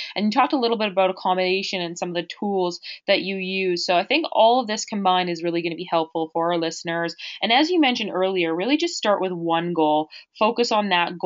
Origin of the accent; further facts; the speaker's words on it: Canada; because I know I'm a Canadian myself, and I have an EIN number because I have a business in the States